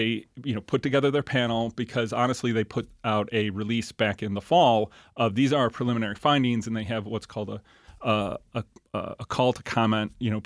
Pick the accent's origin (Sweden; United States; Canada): United States; Rochester; I grew up in Rochester, trained outside the area, came back here in 2001, been here since